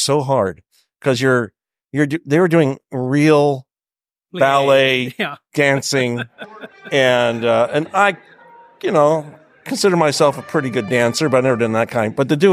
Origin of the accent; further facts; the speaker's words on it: Long Beach, California, United States; I grew up here in Long Beach and made that drive many times.